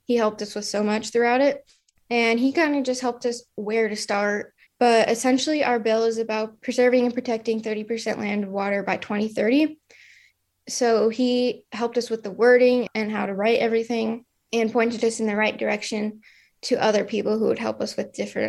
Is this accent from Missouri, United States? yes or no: no; Pontiac, Illinois, United States; I'm from Pontiac, Illinois, and I went to Pontiac Township High School